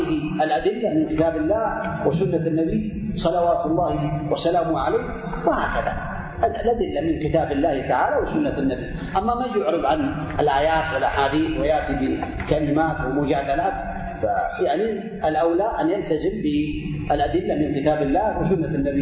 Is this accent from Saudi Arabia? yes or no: yes; Saudi Arabia; لا أظنه يكون عندنا في المملكة العربية السعودية